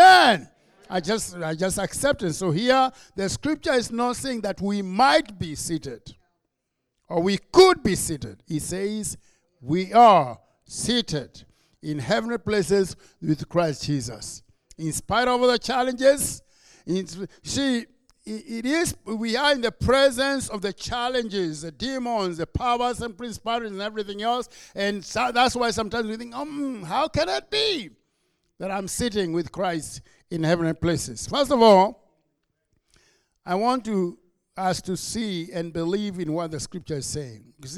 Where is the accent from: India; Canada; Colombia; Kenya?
Kenya; accent: Kenyan; now in United States; I'm from Kenya. And of course, like I said, you don't have to be told because as soon as I open my mouth, you realize my accent is Kenyan. And because I was born in Kenya.